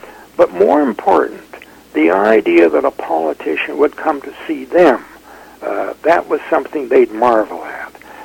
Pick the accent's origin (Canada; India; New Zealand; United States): Canada; Creston, British Columbia; moved away; also born or lived in Winnipeg; I was born in Winnipeg, but I grew up in Creston.